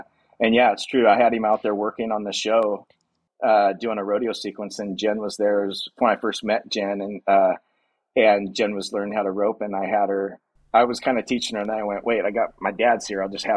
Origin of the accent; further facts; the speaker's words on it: Paso Robles, California, United States; Well, my background is I grew up in Paso Robles. My family, my grandfather, owned a cattle ranch outside of Paso Robles, which we still own.